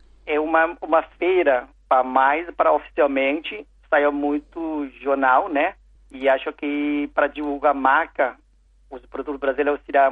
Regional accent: China; born there; Portuguese is a second language; Na verdade, eu nasci na China e eu aprendendo muito cultura com minha mulher, né, que é brasileira

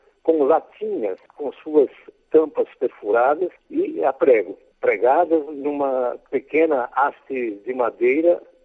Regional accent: Santa Teresa, Espírito Santo, Brazil; naquele ano de 1956, com 7 anos ainda incompletos, já passava pela minha cabeça vontade de instalar uma emissora de rádio na cidade de Santa Teresa, minha terra natal.

